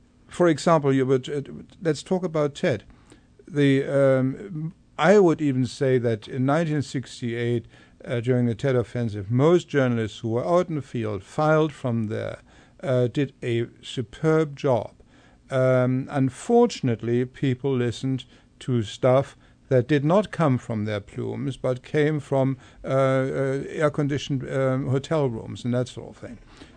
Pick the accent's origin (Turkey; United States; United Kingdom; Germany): Germany; English is a second language; I am from Germany, as you know, and I'm a refugee from East Germany.